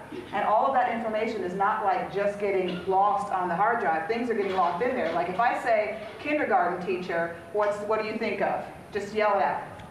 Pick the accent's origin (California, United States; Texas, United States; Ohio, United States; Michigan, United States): Texas, United States; El Paso; born there; first language es; English is a second language; I was born in El Paso, Texas. I spoke Spanish first, not because I'm like Hispanic or Latinx, right, or Latina.